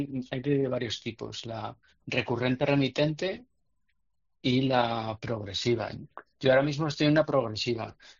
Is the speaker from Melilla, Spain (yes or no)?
no; Madrid, Community of Madrid, Spain; now in Zaragoza, Spain; Sí, o sea, es como estamos aquí en Zaragoza. Yo soy de Madrid